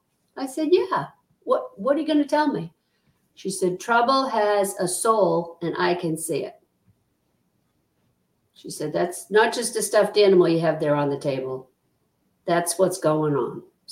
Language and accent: English; Ireland; because I'm Irish